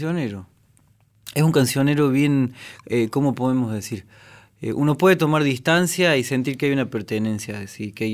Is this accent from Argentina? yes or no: yes; Córdoba, Argentina; yo vengo de Córdoba, ¿sí?